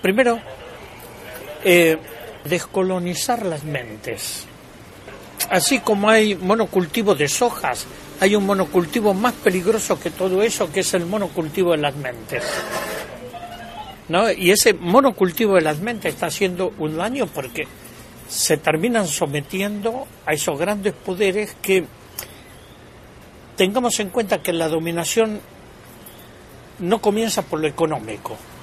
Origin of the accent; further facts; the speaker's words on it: Argentina; vengo de Argentina